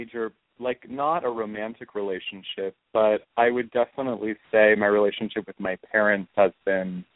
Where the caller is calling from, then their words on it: Maryland, United States; and I'm calling from Maryland.